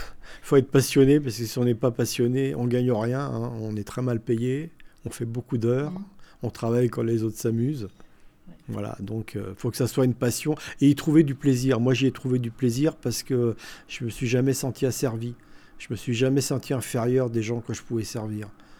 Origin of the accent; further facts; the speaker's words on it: Aubervilliers, Île-de-France, France; Moi, d'accord. j'ai été élevé à Aubervilliers, en région parisienne, dans le 93. Oui. Après, j'ai habité dans le 93...